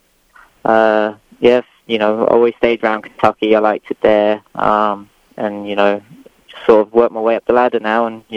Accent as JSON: {"language": "English", "region": "England", "country": "United Kingdom", "tie": "born or raised there", "said": "So, I was born and raised in England."}